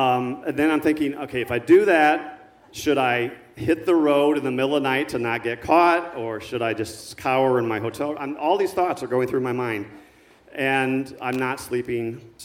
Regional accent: Fort Wayne, Indiana, United States; hey, I'm from Indiana, too. I'm from Fort Wayne.

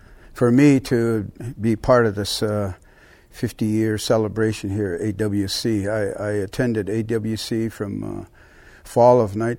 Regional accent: Fort Defiance, Arizona, United States; I graduated from Wind Rock High School, and I'm originally from Fort Defiance, Arizona.

